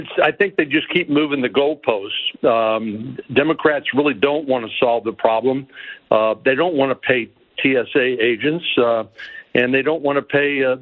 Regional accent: Austin, Texas, United States; including my hometown, Austin, Texas.

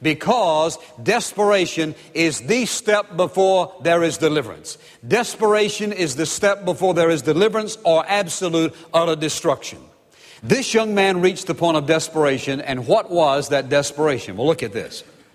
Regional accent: Virginia, United States; because I grew up in Virginia, and my hometown where I lived was just always a mile or two out in the country to where the farms were.

